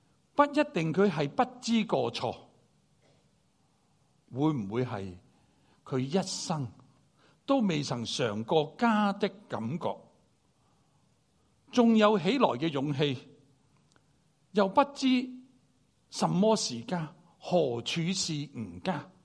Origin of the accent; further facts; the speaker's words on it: Chaozhou, Guangdong, China; 好像我是潮州人， 我恨食潮州菜样